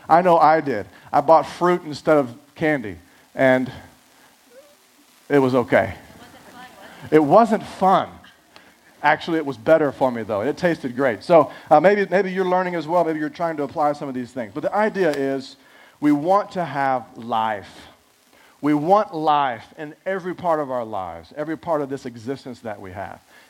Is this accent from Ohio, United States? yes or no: no; Texas, United States; I'm from Texas, right? I'm very, very Caucasian.